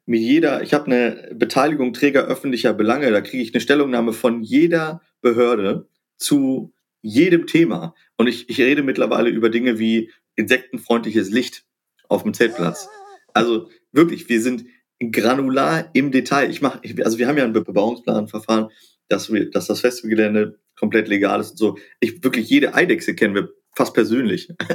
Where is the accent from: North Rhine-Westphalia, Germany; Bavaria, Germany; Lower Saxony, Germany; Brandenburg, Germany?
Lower Saxony, Germany; Hannover; also born or lived in Halle / Tokyo / Chicago; ich bin geboren in Halle an der Saale im Osten, kurz vor dem Mauerfall. Dann sind wir nach Hannover. Dann hat meine Familie lange im Ausland gelebt, in Tokio, in Chicago